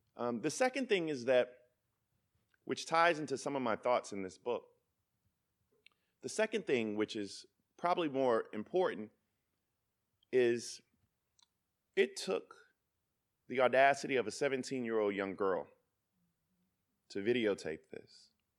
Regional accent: Denmark, South Carolina, United States; Well, I'm from Denmark, South Carolina. What does that mean? That means I grew up in a food desert

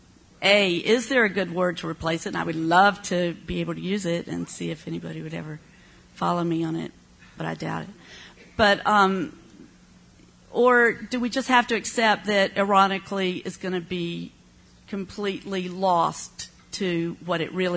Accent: the South, United States; accent: Southern; just as an English speaker, although a Southern, and I don't know the difference between pen and pin.

